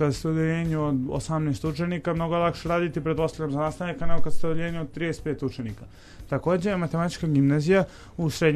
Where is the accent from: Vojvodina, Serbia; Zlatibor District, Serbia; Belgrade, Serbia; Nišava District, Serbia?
Belgrade, Serbia; also born or lived in Niš; Išao sam u osnovnu školu ovde u Beogradu, preselili smo se ovde u Beograd kad sam imao 5 godina, pošto sam rođen u Nišu, jel?